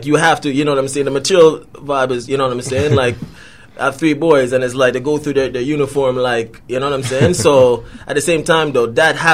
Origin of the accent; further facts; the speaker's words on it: Jamaica; when I was growing up in Jamaica, when after it rained, we used to, like, take, like, bottle stops